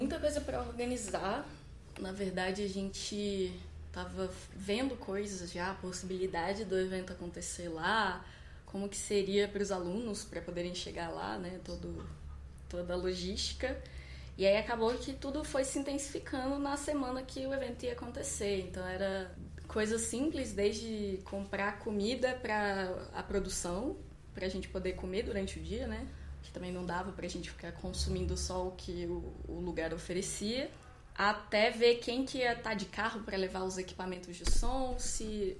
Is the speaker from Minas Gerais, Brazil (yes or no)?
yes; Minas Gerais, Brazil; now in Brasília, Brazil; eu tenho 24 anos, eu pensei muito pra falar. Eu sou de Minas Gerais